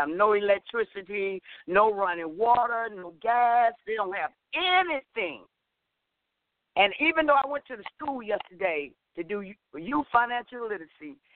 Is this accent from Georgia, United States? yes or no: yes; Georgia, United States; when the hurricane came through my hometown, and I was calling to find out whether my sister, my niece, they need to come to Atlanta